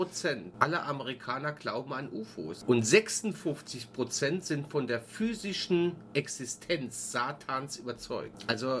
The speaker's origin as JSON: {"language": "German", "country": "Germany", "lives_now": "Austria", "said": "Ich bin ja ein Piefke in Österreich"}